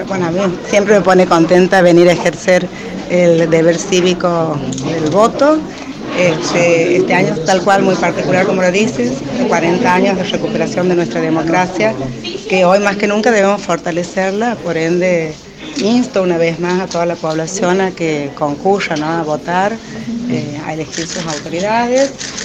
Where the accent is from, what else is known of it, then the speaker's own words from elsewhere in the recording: La Banda, Santiago del Estero, Argentina; la ciudad de La Banda, que es mi ciudad natal, donde he nacido, he vivido, me he criado y voy a morir siendo de bandeña.